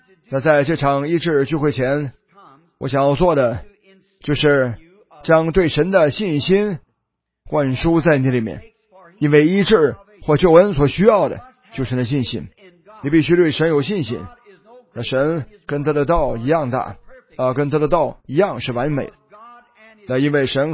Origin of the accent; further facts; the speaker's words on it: South, China; 我是南方人，对我来说是晚餐。